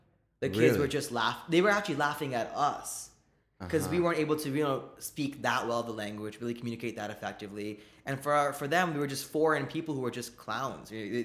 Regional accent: New Jersey, United States; I mean, I'm from New Jersey, which is where Browntown Central is.

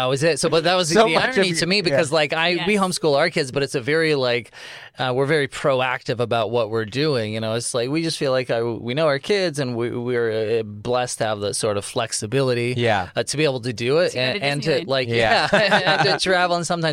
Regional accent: San Jose, California, United States; also born or lived in San Francisco; Yeah, I grew up in the Bay Area, San Jose, San Francisco.

